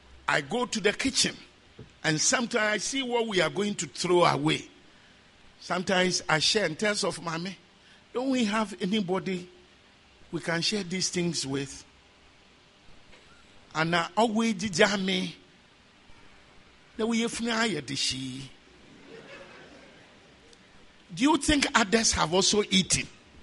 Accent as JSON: {"language": "English", "country": "Ghana", "said": "I'm coming from Ghana. Things are not well."}